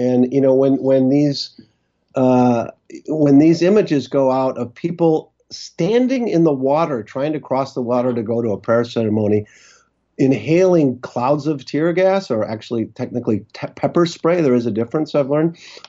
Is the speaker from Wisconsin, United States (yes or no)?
yes; Wisconsin, United States; as far away as Wisconsin, my home state, and Wyoming.